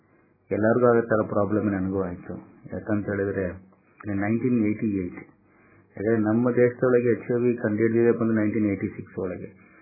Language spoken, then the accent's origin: Kannada; Bengaluru, Karnataka, India; ನಾನು ಬೆಂಗಳೂರಲ್ಲಿ ಹುಟ್ಟಿ ಬೆಳೆದಿದ್ದು